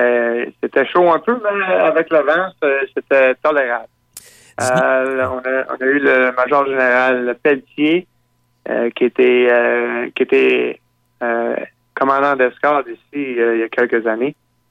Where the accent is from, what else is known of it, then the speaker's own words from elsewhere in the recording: Quebec, Canada; je viens de Gaspésie, d'un petit village.